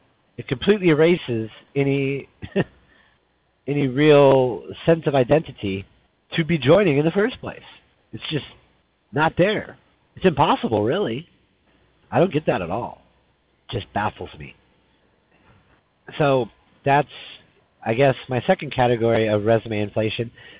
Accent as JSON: {"language": "English", "town": "Tucson", "region": "Arizona", "country": "United States", "said": "I'm from Arizona originally. We used to go up in the summers to an area up near the Grand Canyon, but there's lots of Mormons up there. My dad's from Phoenix. I'm from Tucson."}